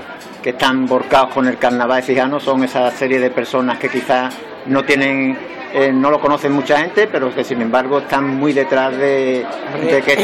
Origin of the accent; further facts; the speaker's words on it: Jerez de la Frontera, Andalusia, Spain; Yo soy de Jerez de la Frontera, escucho mucho los carnavales de Cádiz